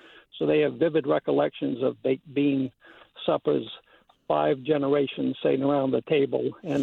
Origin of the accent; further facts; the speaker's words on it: Vinalhaven, Maine, United States; I wanted to tell a little story about growing up on Vinyl Haven. I was a teenager in the late 50s and early 60s